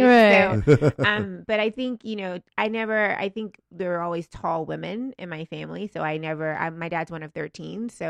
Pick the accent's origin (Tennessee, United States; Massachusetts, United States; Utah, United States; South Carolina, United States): Tennessee, United States; So I grew up in Tennessee. There's a lot of tall people in Tennessee.